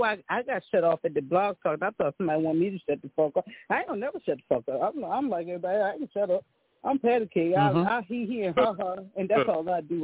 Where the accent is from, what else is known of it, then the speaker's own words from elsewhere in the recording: Baltimore, Maryland, United States; Because I'm in the Carolinas, but I'm from Baltimore. But I live in the Carolinas.